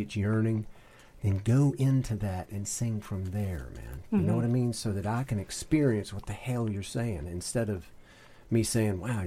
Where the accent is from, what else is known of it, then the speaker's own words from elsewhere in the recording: Southern United States, United States; But, you know, I am a Southern boy, and so I grew up in the Bible Belt, and so like any other Southern kid, I was, you know, filtered through Bible studies